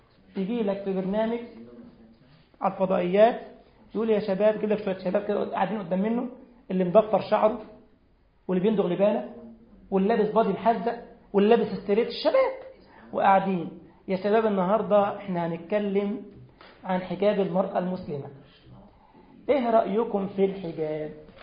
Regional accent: Egypt; لما يخلي زي ما بيقول عندنا في مصر يخلي الأقرع يشد في شعر إيده

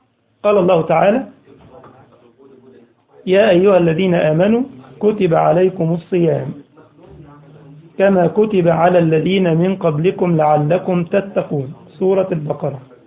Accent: Egypt; لأن عندنا في مصر ما فيهوش الهاندي ده، يقول لك النقال أو الجوال أو المحمول

